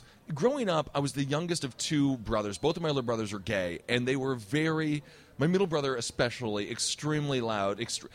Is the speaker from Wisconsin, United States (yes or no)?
yes; Stevens Point, Wisconsin, United States; I grew up in Stevens Point, a town of about 30,000.